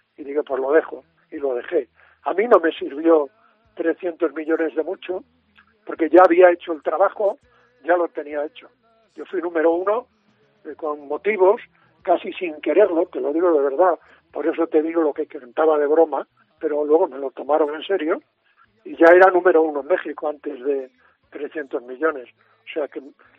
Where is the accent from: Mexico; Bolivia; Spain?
Spain; Padrón, Galicia; Hacía el Gran Musical cuando yo estaba en mi pueblo, y cuando yo estaba allí en Padrón oyendo la cadena SER